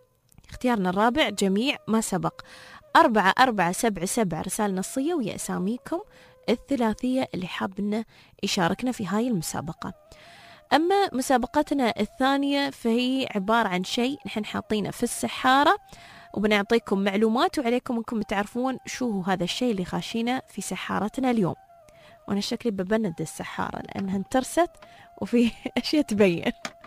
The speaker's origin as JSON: {"language": "Arabic", "country": "United Arab Emirates", "said": "شو المسمى اللي نحن المحلي اللي عندنا في الإمارات نحن شو نسمي هذا الشيء؟"}